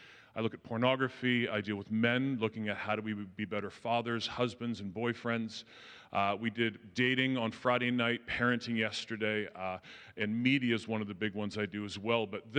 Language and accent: English; Ajax, Ontario, Canada; I come from Ajax, and there's not a lot of French where I am in Ajax.